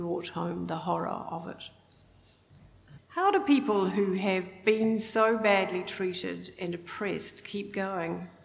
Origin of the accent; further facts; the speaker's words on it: Whanganui, Manawatū-Whanganui, New Zealand; I knew nothing of its history, even though I grew up in Whanganui.